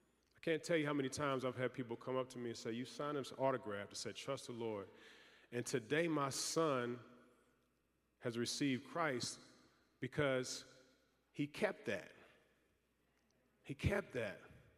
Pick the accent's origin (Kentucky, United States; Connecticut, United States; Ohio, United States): Kentucky, United States; Louisville; growing up in Louisville, Kentucky, following my dad around, playing in Rupp Arena in Kentucky and playing at the University of Tennessee